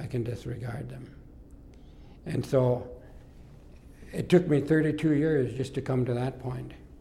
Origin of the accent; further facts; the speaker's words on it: India; And if people don't accept that and can't accept the fact that I'm Indian, or me as an Indian, then they've set their standards higher than God.